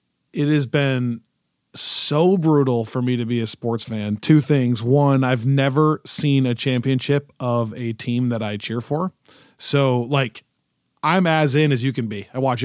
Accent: Michigan, United States; Let's have the Lions win their first Super Bowl. I'm from Michigan. That would be so cool.

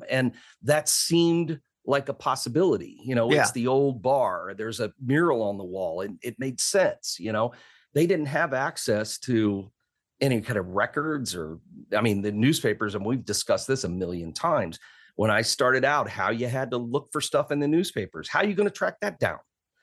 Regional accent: Decatur, Illinois, United States; I grew up in Decatur. That's as bad.

